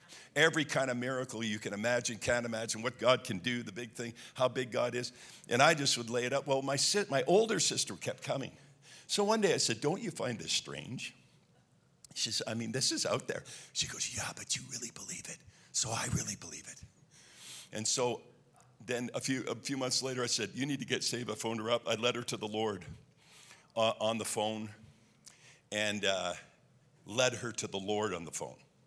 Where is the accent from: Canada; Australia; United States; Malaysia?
Canada; Quebec; I'm from Quebec.